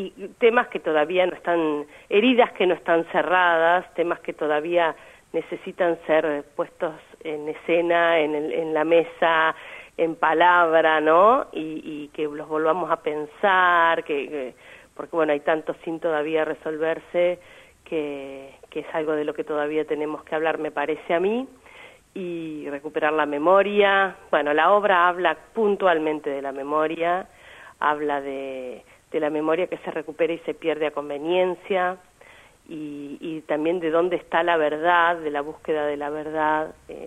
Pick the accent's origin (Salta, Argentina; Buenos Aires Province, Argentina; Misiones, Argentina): Buenos Aires Province, Argentina; Las Flores; nosotros venimos de Las Flores, provincia de Buenos Aires.